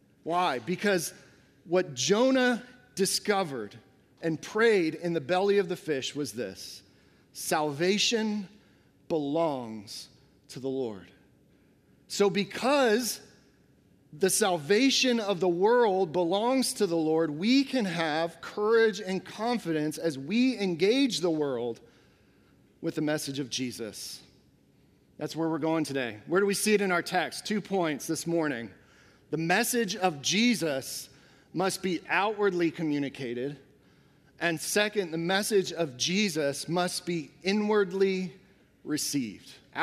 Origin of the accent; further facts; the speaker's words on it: Florida, United States; I grew up in Florida near Cape Canaveral, so this has always kind of interested me.